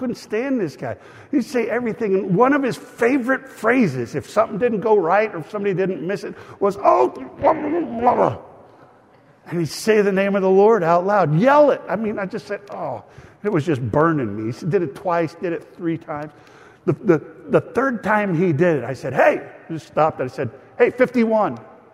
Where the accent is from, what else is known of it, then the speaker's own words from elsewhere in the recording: Los Angeles, California, United States; born there; I was born in East LA, you could probably tell.